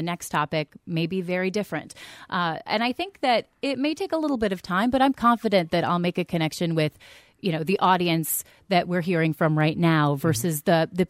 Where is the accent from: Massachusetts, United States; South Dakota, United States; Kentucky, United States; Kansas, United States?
South Dakota, United States; I grew up in South Dakota. And then we moved to Wisconsin a few years ago.